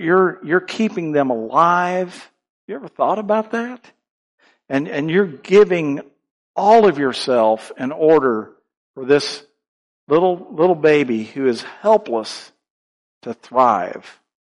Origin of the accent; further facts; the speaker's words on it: Virginia, United States; I grew up in Virginia, and we had some cows and stuff